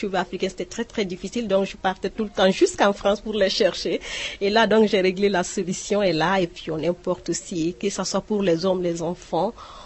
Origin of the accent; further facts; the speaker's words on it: Mali; now in Prague, Czechia; je viens du Mali et je vis à Prague depuis 23 ans, tout simplement.